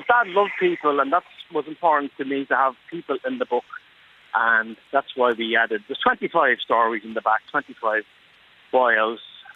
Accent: Pimlico, London, United Kingdom; his office is 100 feet from where we grew up in Pimlico

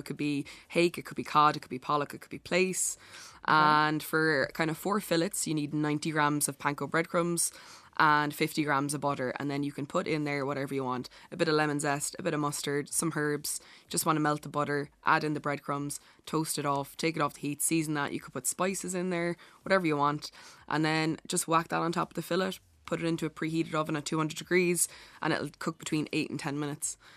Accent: Cork, Munster, Ireland; I'm from Cork City, so the English market is kind of right on the doorstep.

